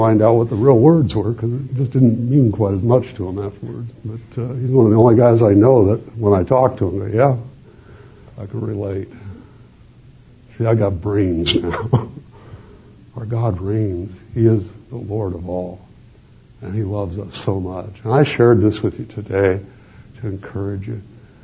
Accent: Los Angeles, California, United States; born or raised there

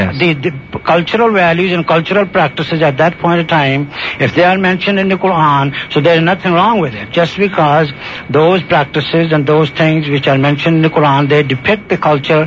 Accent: Pakistan; The answer is, for example, I come from Pakistan. I look like any other Pakistani.

